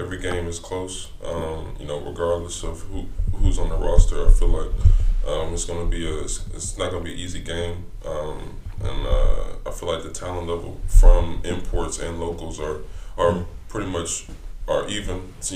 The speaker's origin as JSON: {"language": "English", "region": "Oklahoma", "country": "United States", "said": "I went to OU so I could stay home. I'm from Oklahoma."}